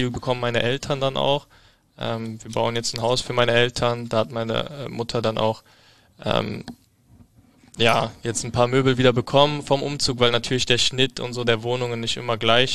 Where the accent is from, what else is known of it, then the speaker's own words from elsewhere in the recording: Eifel, Germany; Also die wohnen ja noch dort, wo ich herkomme, in der Eifel.